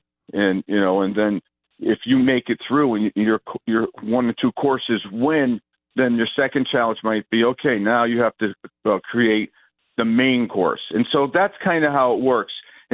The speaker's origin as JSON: {"language": "English", "region": "Northeast", "country": "United States", "said": "I'm from the Northeast. Okay, I live on practically on the coast."}